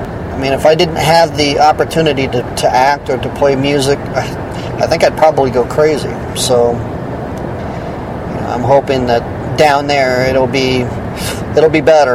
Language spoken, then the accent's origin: English; Oregon, United States; The homecoming game, the USC Trojans will be playing my home state Oregon Ducks.